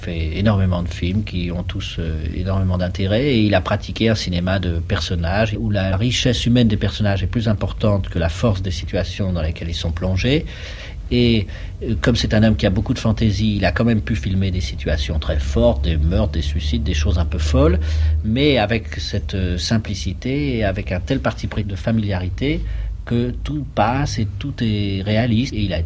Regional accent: France; on est français

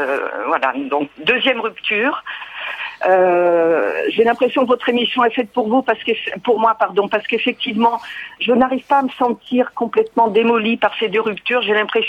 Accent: Brittany, France; quitter donc ma ville où j'habite actuellement et pour repartir chez moi en Bretagne

